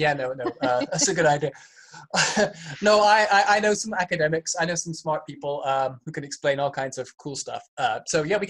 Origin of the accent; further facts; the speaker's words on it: Canada; also born or lived in Manchester, United Kingdom; No, I am. I was born in Manchester. I lived there till I was a preteen. It's just confusing because then I grew up in Canada and I have a German name.